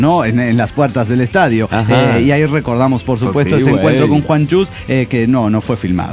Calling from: León, Guanajuato, Mexico; de León, Guanajuato, México.

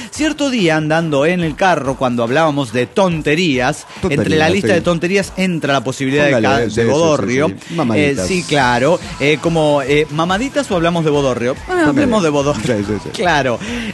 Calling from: Guadalajara, Jalisco, Mexico; de Guadalajara, Jalisco.

